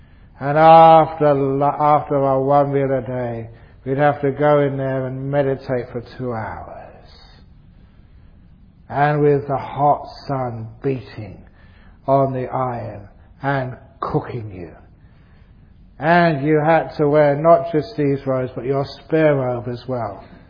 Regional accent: London, United Kingdom; born there; I was born in London, I like the cold

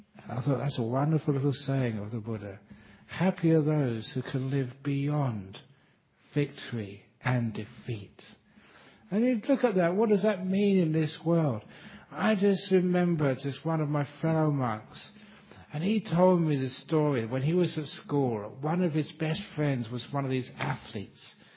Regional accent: London, United Kingdom; born there; Even though I was born in London, I am totally innocent.

